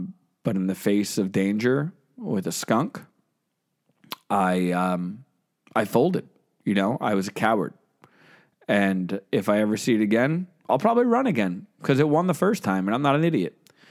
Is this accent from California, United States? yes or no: no; New Jersey, United States; "Hey Tom, I'm from New Jersey. I spent time on Bravo, and I work in the restaurant business. So."